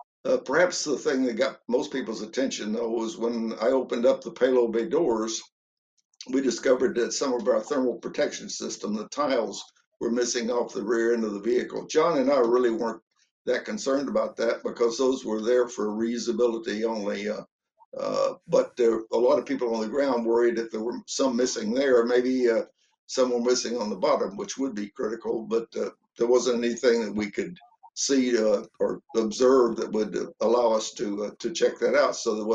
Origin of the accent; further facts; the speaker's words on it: Houston, Texas, United States; I remember very well when I was a kid growing up in the Houston area, we used to go to the rodeo every year